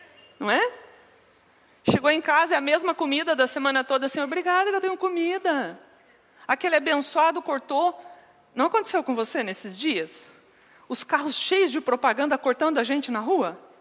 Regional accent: Brazil; E é bem interessante nós pensarmos sobre santidade no contexto que nós estamos vivendo como brasileiros, não é?

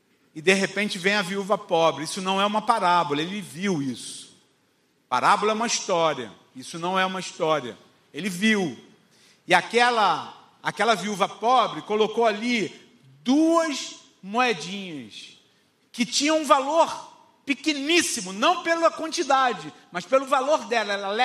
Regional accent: Rio de Janeiro, Brazil; eu não sou daqui. Eu sou do Rio. E eu estou tentando me transferir para cá.

